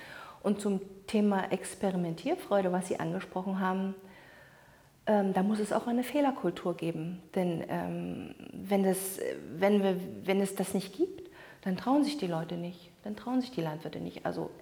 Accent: Lusatia, Germany; Und ich komme aus der Lausitz

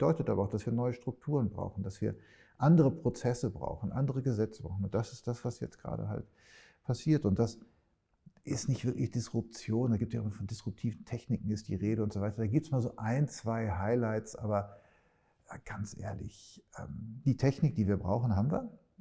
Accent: Denmark; now in Berlin, Germany; Ich lebe ja in Berlin und in Kopenhagen. Und bei uns in Dänemark haben wir einen Test dazu gemacht

